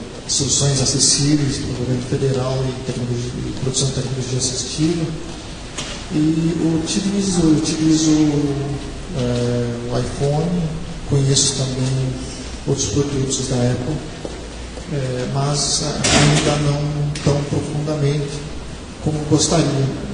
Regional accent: Rio Grande do Sul, Brazil; sou do Rio Grande do Sul, Serra Gaúcha.

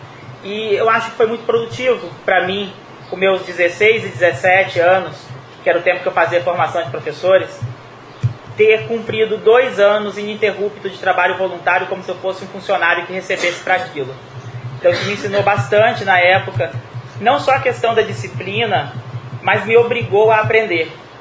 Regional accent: Campos, Rio de Janeiro, Brazil; da cidade de Campos, que é a cidade onde eu nasci, cresci e trabalhei a maioria do tempo da minha vida, no Rio de Janeiro

